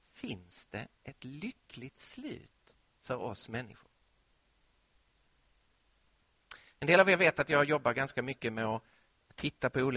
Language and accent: Swedish; Lund, Skåne, Sweden; also born or lived in Malmö; som skåning född och uppvuxen i Lund och som bodde i Malmö under några år